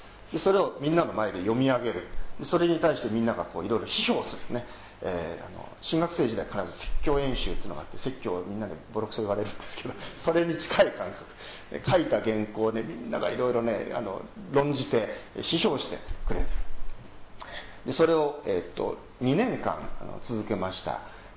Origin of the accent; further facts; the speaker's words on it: Tsuchiura, Ibaraki, Japan; 私は出身が茨城県の土浦という町なんですけれども、そこに私どもの教団の土浦恵み教会という教会がありまして、両親はそこで牧師をしておりました。で、私は4人兄弟の3番目で生まれ育ったんですけれども